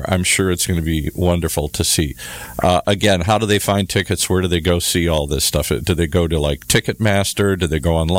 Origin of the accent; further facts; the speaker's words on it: Michigan, United States; we're both from the Midwest. We both grew up in Michigan and the big skating area.